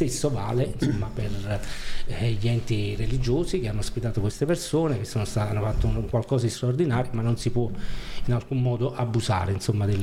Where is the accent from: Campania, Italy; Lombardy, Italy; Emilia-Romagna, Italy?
Campania, Italy; Naples; born there; io sono nato a Piscina, da poco distante da Scampia